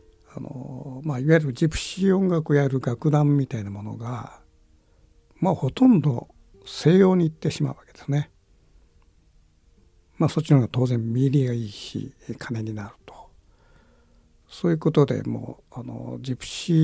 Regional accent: Kitakyushu, Fukuoka, Japan; で僕は北九州の門司港の出身なんだけども子どものそうねあの幼稚園前くらいまでは木炭自動車走ってたかな。

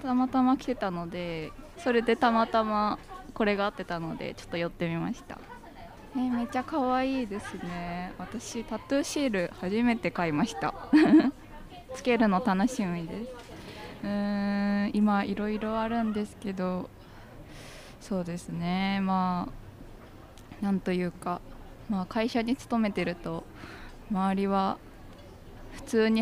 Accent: Nishinomiya, Hyogo, Japan; 兵庫県西宮から来ました … 。関西から昨日来てて、

